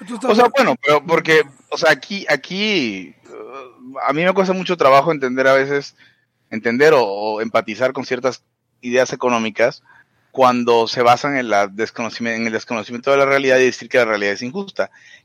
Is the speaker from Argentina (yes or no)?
no; Venezuela; Porque yo cuando era niño en Venezuela, en el 90, en el 80 y pico, esos productos no existían.